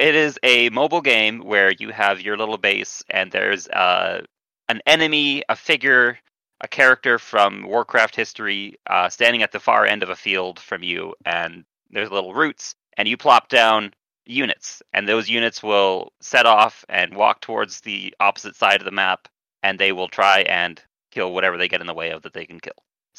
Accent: Edmonton, Alberta, Canada; As a fellow Edmontonian

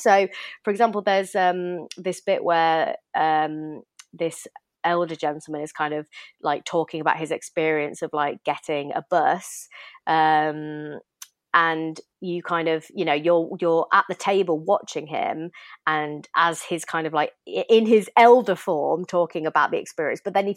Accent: United Kingdom; us two, we are white, like we are British

